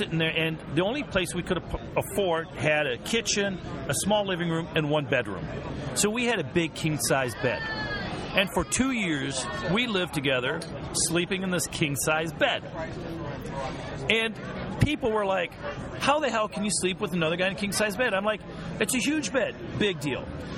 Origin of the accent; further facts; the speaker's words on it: Puerto Rico; also born or lived in Venezuela; I was I grew up in Puerto Rico, Venezuela, Puerto Rico.